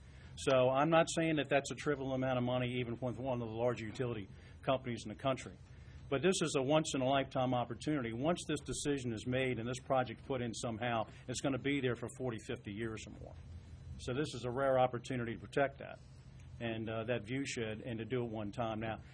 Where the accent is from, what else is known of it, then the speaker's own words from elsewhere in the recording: Norfolk, Virginia, United States; I'm from the Norfolk area, and if you look at Virginia Beach, where do you see the water?